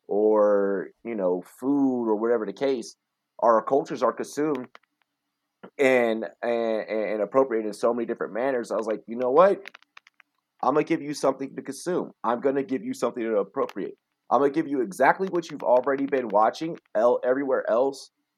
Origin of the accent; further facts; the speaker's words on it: United States; I grew up in America. And I was born in America, and I had missed football so much